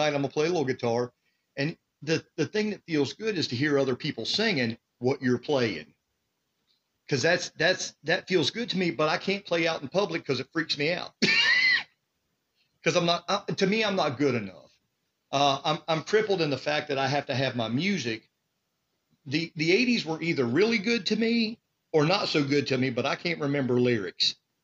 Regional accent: West Virginia, United States; And so I'm originally from West Virginia, so I have a lot of – West Virginia songs, and I have a lot of references to coal and stuff.

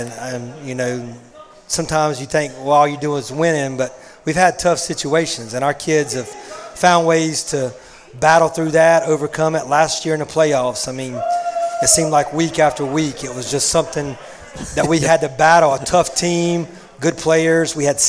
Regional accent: Greensboro, North Carolina, United States; I grew up in Greensboro. I went to Southern Guilford High School. So other than the 4 years I was away from college, I've always been in Guilford County.

